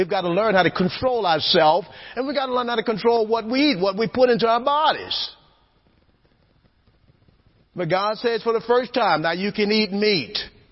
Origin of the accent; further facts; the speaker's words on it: Louisiana, United States; I'm from Louisiana. Louisiana is called sportsman's paradise. People eat all kind of creepy crawly things.